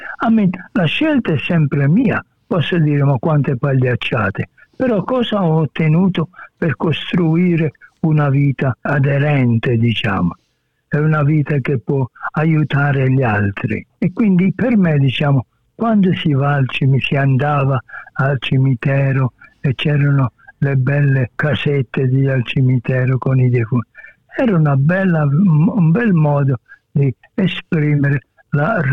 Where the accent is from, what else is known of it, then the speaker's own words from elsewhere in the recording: Matera, Basilicata, Italy; Nel nostro paese di Matera, il mio paese